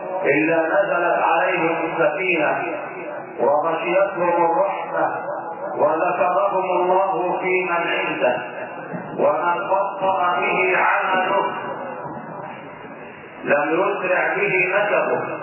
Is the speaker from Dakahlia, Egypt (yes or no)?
yes; Mansoura, Dakahlia, Egypt; أحبابنا من بلدنا المنصورة